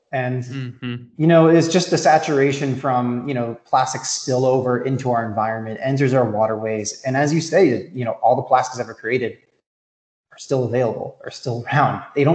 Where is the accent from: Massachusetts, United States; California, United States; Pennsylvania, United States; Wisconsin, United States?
Massachusetts, United States; Boston; I grew up in the Boston area, traveled to New York, graduated from Syracuse University